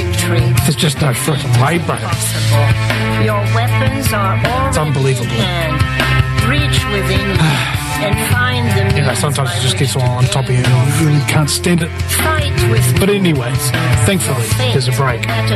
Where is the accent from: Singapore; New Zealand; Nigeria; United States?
New Zealand; because I'm from New Zealand.